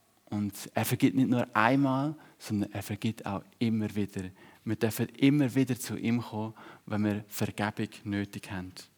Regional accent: Switzerland; obwohl wir bei uns in der Schweiz ja genug Nahrung haben an Brot

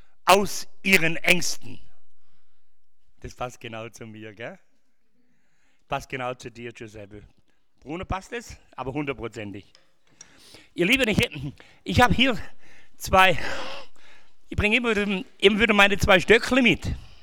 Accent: Ulm, Baden-Württemberg, Germany; born there; Ich bin in Ulm geboren. Wer kennt Ulm?

